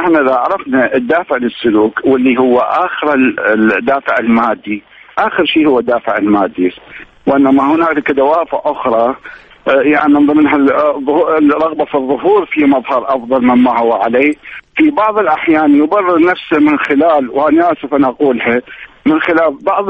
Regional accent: Iraq

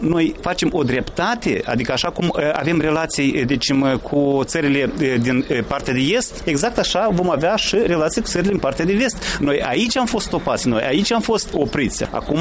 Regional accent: Moldova; Și noi toți suntem moldoveni, nu ca naționalitate, dar ca cetățeni.

